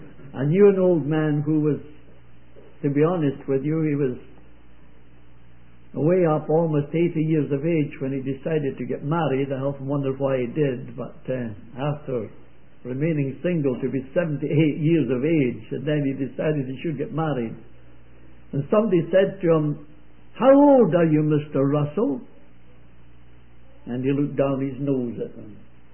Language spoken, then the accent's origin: English; Scotland, United Kingdom; my hometown in Scotland. For when I was home there on a visit